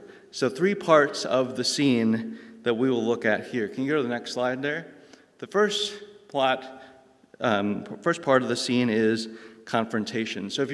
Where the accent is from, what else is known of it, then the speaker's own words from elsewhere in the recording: Michigan, United States; born there; I was born in Michigan. I was born in 1985, but my family were Christians.